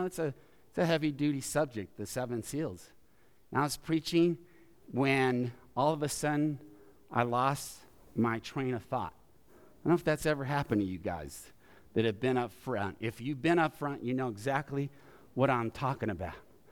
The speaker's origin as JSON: {"language": "English", "region": "New Mexico", "country": "United States", "said": "And since I'm from New Mexico, I thought, man, this house has to be adobe."}